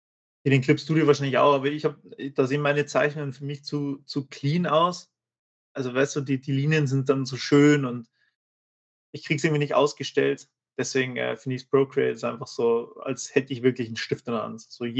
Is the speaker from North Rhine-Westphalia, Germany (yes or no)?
no; Bavaria, Germany; ich wohne halt in einer richtig alten, historischen, kleinen Stadt in Bayern